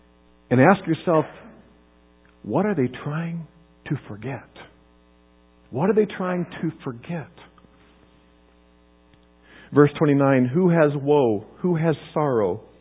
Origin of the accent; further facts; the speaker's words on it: Kansas, United States; Growing up in Kansas, we didn't have paved roads nearby, so I learned to ride bikes on the gravel roads and dirt roads